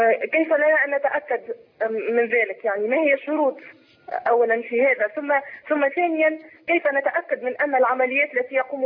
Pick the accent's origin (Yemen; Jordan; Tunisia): Tunisia; أنا من تونس